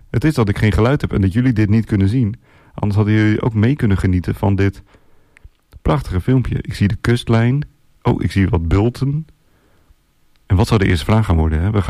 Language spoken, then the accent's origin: Dutch; Assen, Drenthe, Netherlands; ik kom zelf uit Drenthe. Oorspronkelijk. Ik weet niet of jullie dat wel eens van mij mee hebben gekregen. Maar oorspronkelijk kom ik uit Assen, Drenthe.